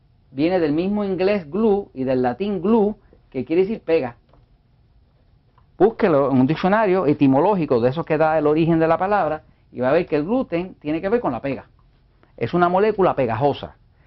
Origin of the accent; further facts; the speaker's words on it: Puerto Rico; yo como puertorriqueño pues me hace falta mi arroz con habichuela, mi arroz con frijoles, ¿no?, de vez en cuando.